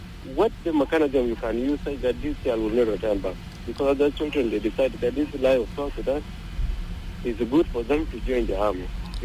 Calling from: Juba, Central Equatoria, South Sudan; I'm calling in Gudele 2, yeah.

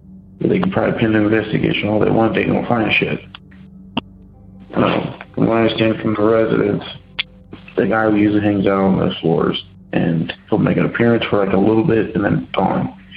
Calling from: Cincinnati, Ohio, United States; Hey guys, I'm just calling from Cincinnati.

